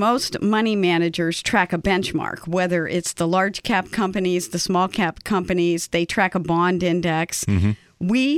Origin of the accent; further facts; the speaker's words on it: Washington, District of Columbia, United States; also born or lived in Montgomery County, Maryland / Howard County, Maryland; Well, I'm a native Washingtonian. I'm a University of Maryland grad, and I've lived in Montgomery County, Howard County, and I currently reside in Northern Virginia.